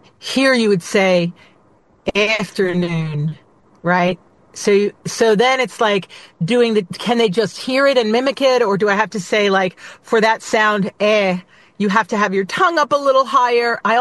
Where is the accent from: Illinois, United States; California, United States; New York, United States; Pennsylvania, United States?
Pennsylvania, United States; Doylestown; I love my area. I grew up in Doylestown. I lived in Philly for 20 years. I'm now out in the suburbs.